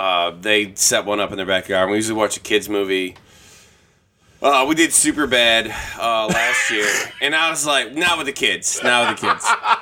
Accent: Midwest, United States; we're from the Midwest, so, like, normally it's cold

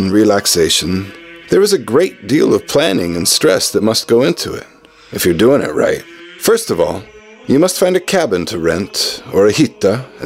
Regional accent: United States; This is definitely a bigger deal in Norway than it was for me growing up in the America states.

